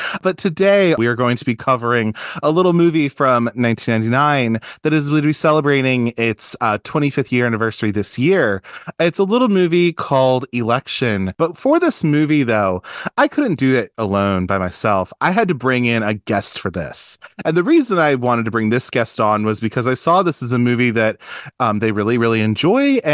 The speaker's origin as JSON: {"language": "English", "town": "Baltimore", "region": "Maryland", "country": "United States", "said": "I'm from Baltimore."}